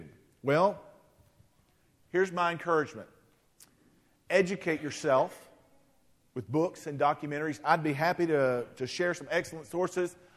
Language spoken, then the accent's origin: English; Texarkana, Texas, United States; I was born and raised in Texarkana, Texas. We were more racially diverse than Coffee County, but it was a pretty divided community.